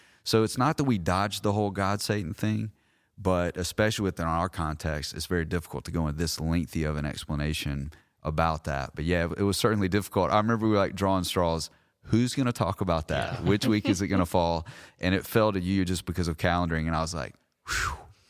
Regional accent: United States; Do I follow Christ because I'm an American and my life is honestly pretty comfortable?

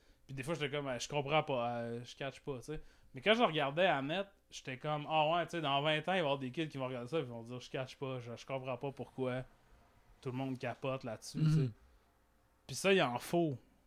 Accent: Arvida, Quebec, Canada; Puis je les voyais, tu sais, en VHS, dans la cave, chez nous, à Arvida.

